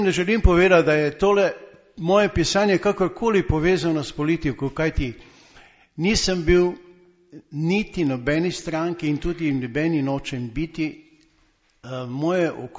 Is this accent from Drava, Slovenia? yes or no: yes; Ptuj, Drava, Slovenia; Jaz sem iz Ptuja doma, iz tiste podravske regije, ki beleži skoraj 19 oziroma od 17 do 19% brezposelnost.